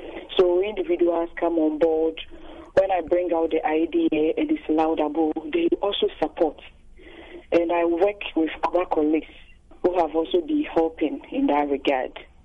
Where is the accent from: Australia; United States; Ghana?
Ghana; I'm from Ghana. I'm a professional teacher.